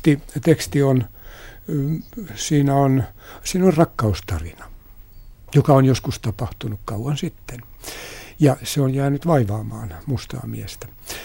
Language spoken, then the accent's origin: Finnish; Lahti, Päijät-Häme, Finland; also born or lived in Kouvola / Iitti; mä tulin tänne Kouvolan kautta ja mä vietin nuoruuteni ja kouluaikani Lahdessa, että... Ei ole juuria muualla kuin maalla, Iitissä.